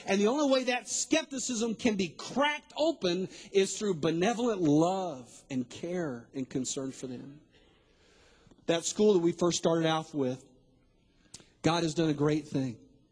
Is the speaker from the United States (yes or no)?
yes; Texas, United States; You know, I grew up in West Texas, and I do know this, that most of the farmers, when they go to plant a harvest, they just don't throw the seed out on the ground.